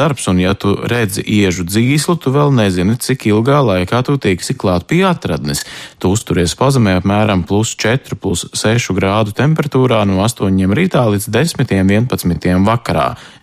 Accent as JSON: {"language": "Latvian", "town": "Gothenburg", "region": "Västra Götaland", "country": "Sweden", "tie": "born or raised there", "moved": "yes", "lives_now": "Luxembourg", "said": "Šobrīd es dzīvoju Luksemburgā, bet esmu uzaudzis Zviedrijā Gēteborgas pilsētā"}